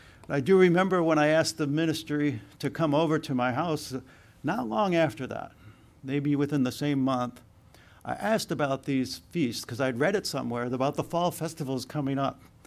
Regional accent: Cleveland, Ohio, United States; And I grew up in Cleveland. It was 3 hours away, and I had $100.

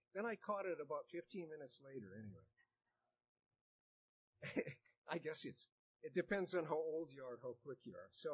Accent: California, United States; We come from California, as you can see in the bio of my wife Terry and myself

